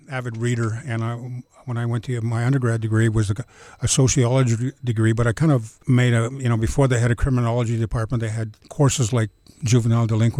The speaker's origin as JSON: {"language": "English", "town": "Green Lake", "region": "Saskatchewan", "country": "Canada", "tie": "born or raised there", "also_born_or_lived": "Big River", "said": "I grew up in a community called Green Lake, Saskatchewan, which is just west or east of Meadow Lake, about 30 miles. But I was born in Big River, scooped from the hospital and put into foster care until I was about 3 months old, and my family got me back."}